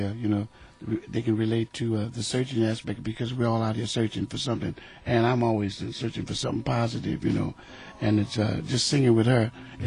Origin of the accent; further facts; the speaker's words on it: Los Angeles, California, United States; So I'm up from Los Angeles, California.